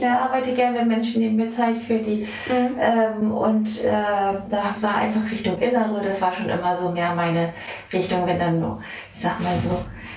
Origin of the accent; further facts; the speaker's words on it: Lower Saxony, Germany; Bin hier gebürtig aus der Wesermarsch und liebe mein Zuhause hier. Ich sage immer, ich wohne da, wo andere Urlaub machen. Wir haben viel Grün, viel gute Luft.